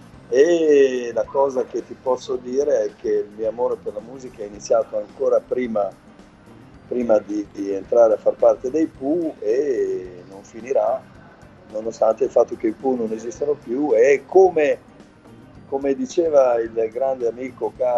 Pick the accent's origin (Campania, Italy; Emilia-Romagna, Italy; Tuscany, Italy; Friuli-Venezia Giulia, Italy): Emilia-Romagna, Italy; Bologna; born there; poi io sono nato a Bologna, per cui per noi la musica, da qui la musica è di casa